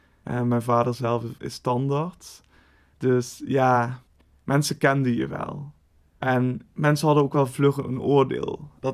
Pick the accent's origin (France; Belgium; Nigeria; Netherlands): Netherlands; Limburg; Als ik tegen mensen zeg, ik kom uit Limburg en vooral dat ik dan echt uit Zuid-Limburg kom, dan reageren sommige mensen echt alsof ik iets heel exotisch ben.